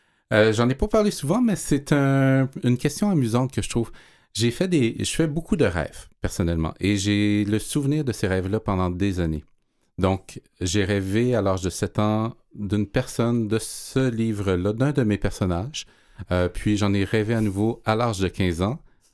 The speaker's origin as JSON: {"language": "French", "town": "Montreal", "region": "Quebec", "country": "Canada", "tie": "born there", "said": "je suis né à Montréal"}